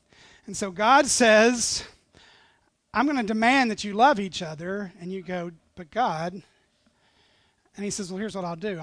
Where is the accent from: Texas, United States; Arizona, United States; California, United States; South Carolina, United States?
Texas, United States; and I'm from Texas, and Texans love their personal space.